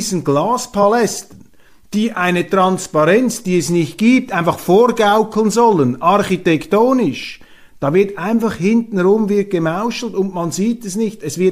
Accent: Switzerland; Und da fragen wir uns natürlich als Schweizer

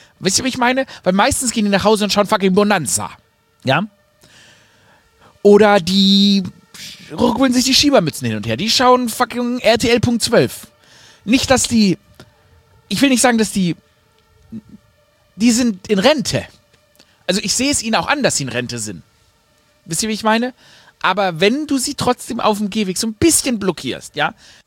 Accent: Baden-Württemberg, Germany; accent: Swabian; ich rede Schwäbisch

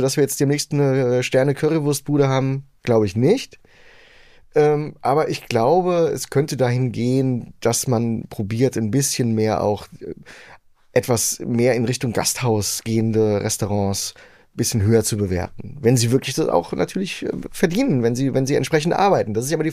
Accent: Frankfurt, Hesse, Germany; als Frankfurter.

